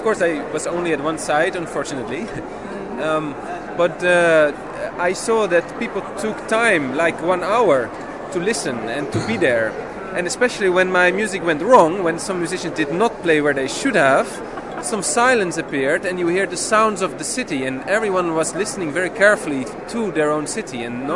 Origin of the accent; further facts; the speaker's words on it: Amsterdam, North Holland, Netherlands; I come from Amsterdam, the Netherlands. I'm a composer.